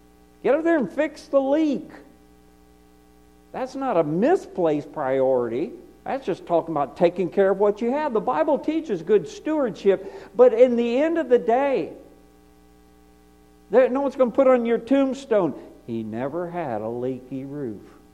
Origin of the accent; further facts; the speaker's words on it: Texas, United States; also born or lived in Ohio; Move around, you know, growing up in Texas and later up in Ohio. But as I began to move around, and I'm preaching in Tennessee